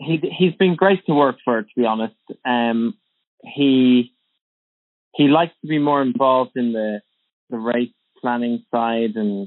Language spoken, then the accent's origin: English; Ireland; also born or lived in Spain; I grew up originally in Ireland with my father.